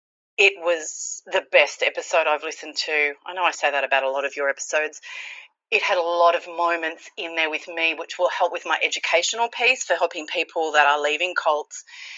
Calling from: Sydney, New South Wales, Australia; Hey, Sarah Nippy … from Sydney, Australia. We've spoken before. Nippy, I know you like my accent.

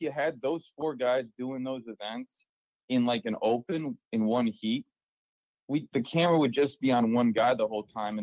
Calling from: Florida, United States; I'm calling from Florida.

